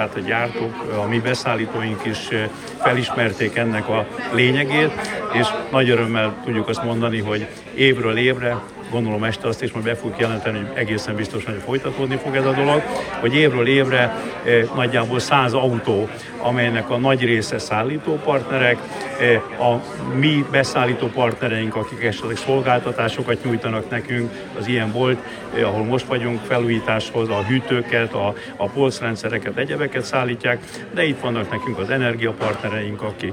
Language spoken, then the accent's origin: Hungarian; Hungary; Nyilván érdekünk volt, hiszen magyarok vagyunk